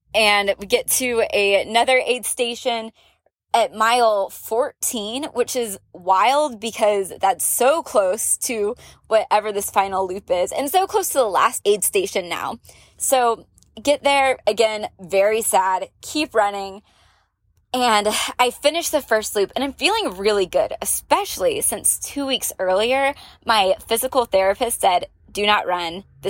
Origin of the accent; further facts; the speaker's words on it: Florida, United States; I'm nomadic and I live in a van, but I'm originally from Florida